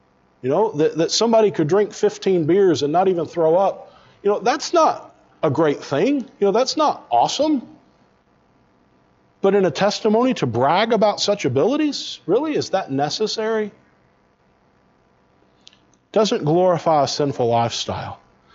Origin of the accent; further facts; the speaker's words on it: Pell City, Alabama, United States; I grew up in Alabama, just this side of Birmingham on I-20, a little town called Pell City, Alabama.